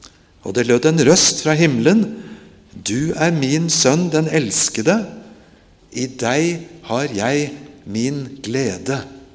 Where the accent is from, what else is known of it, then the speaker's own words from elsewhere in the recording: Japan; Ellers er jeg født og vokst opp i Japan som misjonær barn.